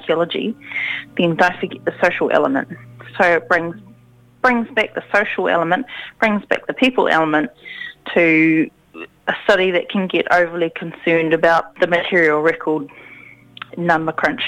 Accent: Manurewa, Auckland, New Zealand; I'm from Rewa, you know, south side. I'm from Manirewa, grew up in places with people that a lot of mainstream New Zealand just doesn't identify with and doesn't allow for.

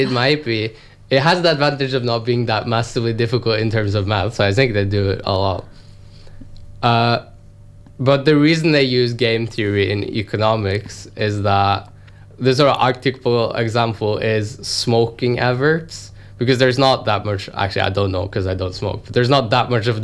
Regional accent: Oslo, Norway; moved away as an adult; No, I'm actually from Oslo in Norway, which is almost as far away from Auckland as you can get, like, physically on the map.

